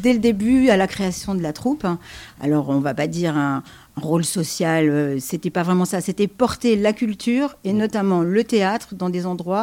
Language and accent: French; Bar-le-Duc, Grand Est, France; moved away as an adult; Je ne viens des Landes, je viens de la diagonale opposée, je viens de la Meuse. Bar-le-Duc